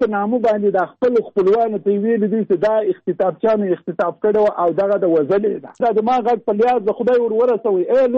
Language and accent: Pashto; Jalalabad, Nangarhar, Afghanistan; دا د کابل وه، زه د جلال آباد.